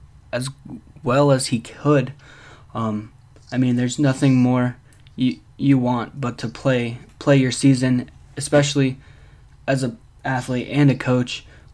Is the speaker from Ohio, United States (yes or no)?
yes; Cleveland, Ohio, United States; I watch the Browns. I'm from Cleveland area.